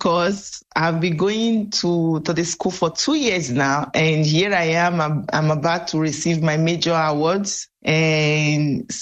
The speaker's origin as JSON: {"language": "English", "country": "Nigeria", "said": "And I'm from Nigeria."}